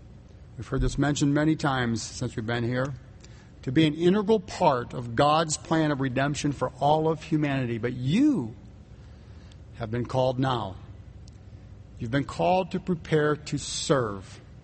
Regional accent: Michigan, United States; I grew up in Michigan, and Dell's was my first feast, and I spent many feasts here.

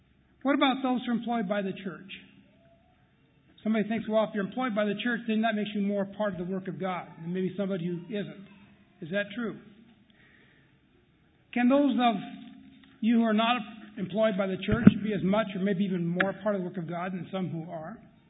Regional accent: Pacific Northwest, United States; I grew up in the Pacific Northwest, so it's really wonderful to be back here.

